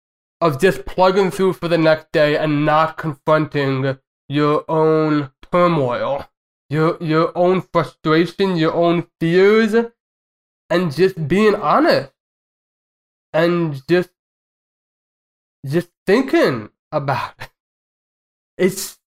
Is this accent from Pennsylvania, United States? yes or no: no; New Jersey, United States; moved away; I've moved from my home state, and I can't say there's too much I missed about New Jersey, because it's New Jersey.